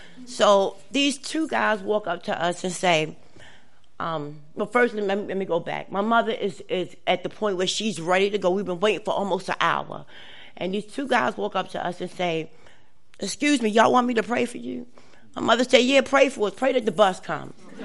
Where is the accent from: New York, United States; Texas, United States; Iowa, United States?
New York, United States; Brooklyn; Y'all already know I was born and raised in Brooklyn.